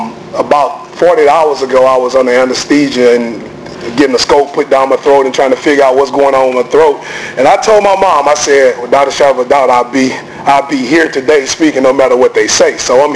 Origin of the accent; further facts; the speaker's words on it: Prichard, Alabama, United States; I grew up in Pritchard, Alabama, stayed in a two-bedroom house with 15 people.